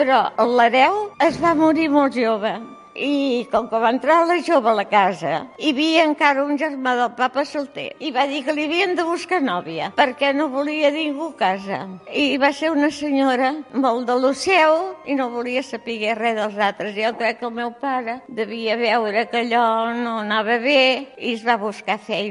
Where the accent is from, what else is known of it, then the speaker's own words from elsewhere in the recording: Badalona, Catalonia, Spain; born there; He nascut a Badalona i tinc 90 anys. Ara estic a Can Roqui Pi. Fa 10 anys ja.